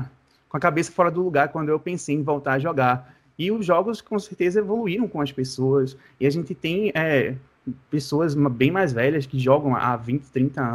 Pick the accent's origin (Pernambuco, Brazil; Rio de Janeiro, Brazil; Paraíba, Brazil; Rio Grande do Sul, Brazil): Pernambuco, Brazil; Recife; Eu sou de Recife, eu sou de Recife.